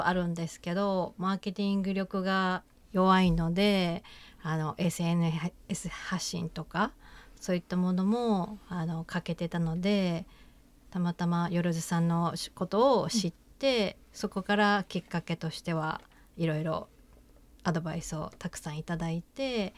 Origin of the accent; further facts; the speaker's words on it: Okinawa, Japan; あと私が沖縄出身であること